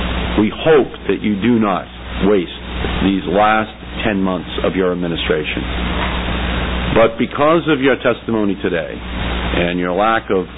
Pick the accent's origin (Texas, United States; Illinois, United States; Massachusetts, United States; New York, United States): Massachusetts, United States; She formerly served as Assistant Surgeon General for my home state, the Commonwealth of Massachusetts